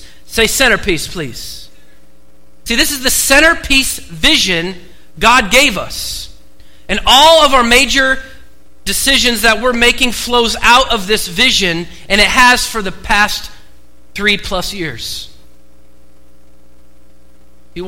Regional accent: Oregon, United States; I grew up in Oregon, born and raised.

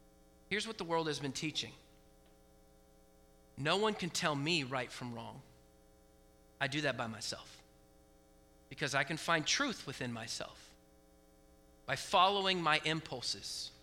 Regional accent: Oregon, United States; I grew up in Oregon. It's very liberal in Oregon.

